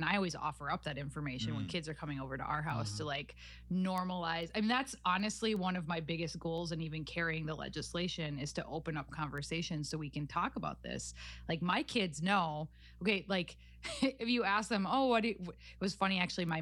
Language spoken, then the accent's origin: English; Cass Lake, Minnesota, United States; So I grew up in Cass Lake, you know, really small town.